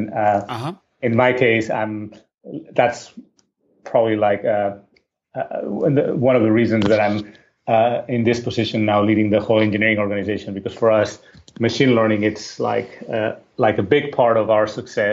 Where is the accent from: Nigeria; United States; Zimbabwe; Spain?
Spain; Barcelona, Catalonia; I'm originally from Barcelona, Spain.